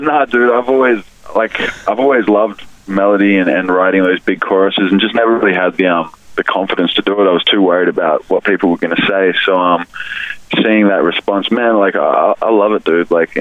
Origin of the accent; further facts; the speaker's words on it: Melbourne, Victoria, Australia; I'm actually from the Frankston train line, so it's like the southern suburbs of Melbourne. It's nice, man. It's along the bay, you know, good blue-collar people.